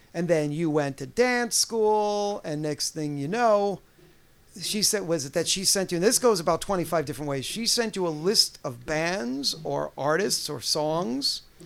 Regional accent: Spring Valley, New York, United States; Because I grew up in Spring Valley, New York, right, just below Poughkeepsie

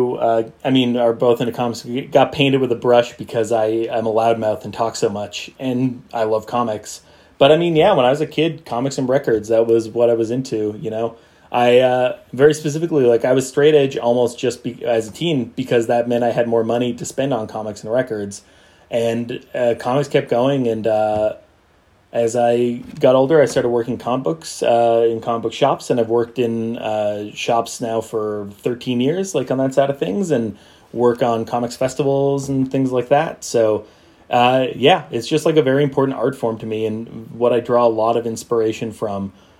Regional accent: Vancouver, British Columbia, Canada; now in Toronto, Canada; I am from Vancouver. Like, I was, you know, grew up there my whole life. I'd never lived anywhere else. And, like, I was 30 years old.

